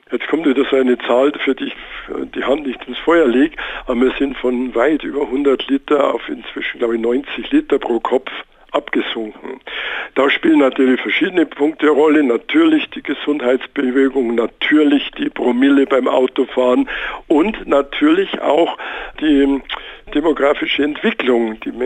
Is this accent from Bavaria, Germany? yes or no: yes; Munich, Bavaria, Germany; born there; Ich selbst bin als Bayer, wenn ich das sagen darf, als geborener Münchner.